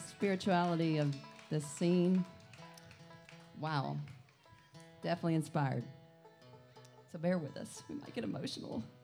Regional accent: Virginia, United States; We're from Rockbridge County, Virginia, in the mountains of Virginia. And this is our first time here in this part of Minnesota.

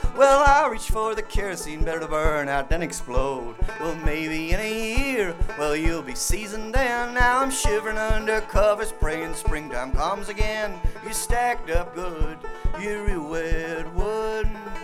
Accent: Canada; And I'm from Canada. We use liters up there.

